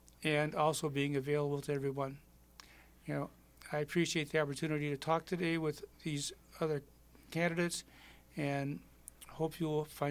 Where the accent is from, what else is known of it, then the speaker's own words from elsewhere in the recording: Racine, Wisconsin, United States; I'm a lifelong resident of Racine. I grew up in West Racine and attended Pratt Elementary, went on to McKinley, and then I graduated from Park.